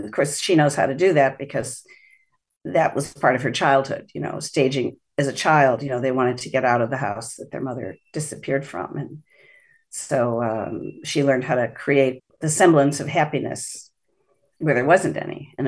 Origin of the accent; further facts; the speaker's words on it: Illinois, United States; I come from Illinois. My husband's from Ontario. We're not New Yorkers.